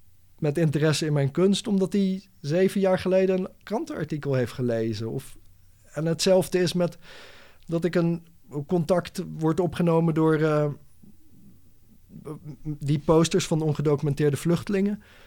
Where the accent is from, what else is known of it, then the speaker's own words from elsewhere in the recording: Friesland, Netherlands; Opgroeiend in Friesland op een enigszins christelijke school.